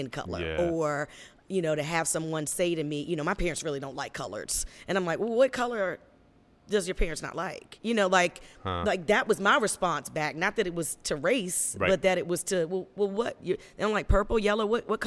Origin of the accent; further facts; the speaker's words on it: York County, United States; growing up in York County, you know, it was still, you know, it wasn't minority.